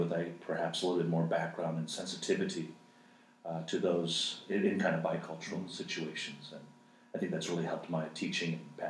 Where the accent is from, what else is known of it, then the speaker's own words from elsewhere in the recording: South Korea; And I went to an English-speaking private school, and so though I learned English growing up, I was raised in Korea.